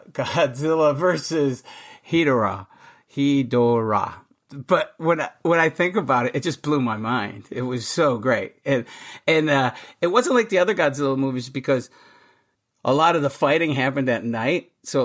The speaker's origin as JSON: {"language": "English", "town": "Syracuse", "region": "New York", "country": "United States", "tie": "born or raised there", "said": "Oh, I grew up in Central New York. I grew up in Syracuse, New York."}